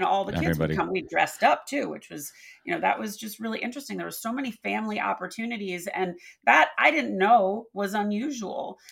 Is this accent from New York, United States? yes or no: yes; New York, United States; So we grew up in Westchester.